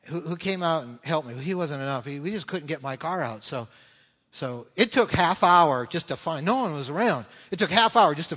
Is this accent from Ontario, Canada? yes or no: no; Winnipeg, Manitoba, Canada; I grew up in Winnipeg, up in there in the Canadian prairies.